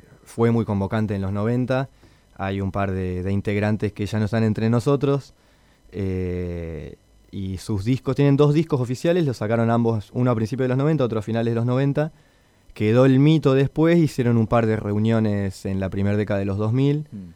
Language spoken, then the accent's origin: Spanish; Comodoro Rivadavia, Chubut, Argentina; de Comodoro Rivadavia, que es de donde soy yo